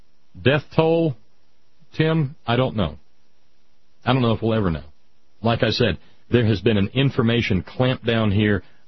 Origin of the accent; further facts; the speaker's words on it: Beaumont, Texas, United States; noting, Beaumont, no kidding, my hometown.